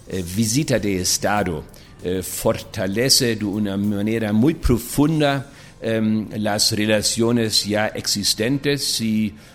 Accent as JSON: {"language": "Spanish", "country": "Germany", "said": "nosotros los alemanes"}